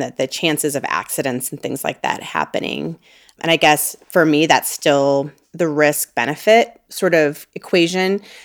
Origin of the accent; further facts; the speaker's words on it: Colorado, United States; also born or lived in North Carolina; We grew up in Colorado, but we had moved back from North Carolina, a small town in North Carolina.